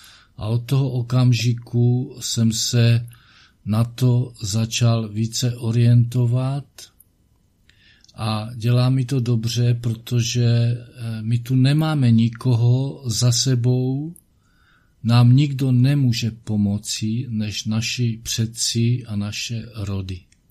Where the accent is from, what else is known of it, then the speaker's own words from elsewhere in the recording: Moravia, Czechia; cítím se, jsem Slován, cítím se být Slovanem a jsem hrdý na to, že jsem z Moravy a svoji Moravu si vzít nenechám.